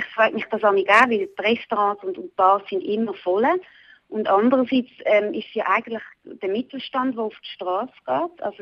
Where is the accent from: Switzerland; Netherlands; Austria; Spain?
Switzerland; Zurich; moved away as an adult; Ich bin sehr verbunden mit Zürich. Das ist meine Stadt, wo ich aufgewachsen bin und wo meine Familie lebt.